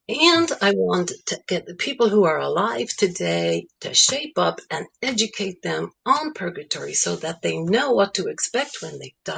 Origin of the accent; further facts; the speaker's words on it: Ireland; moved away; my husband and son say that I'm not as fiery Irish as I used